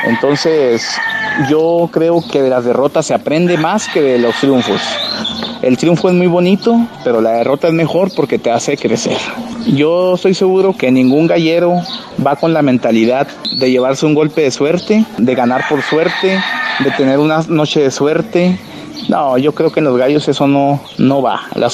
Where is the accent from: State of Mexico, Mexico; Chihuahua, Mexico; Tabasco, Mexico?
Chihuahua, Mexico; soy de Chihuahua Capital y mi partido es Gallera el Gavilán.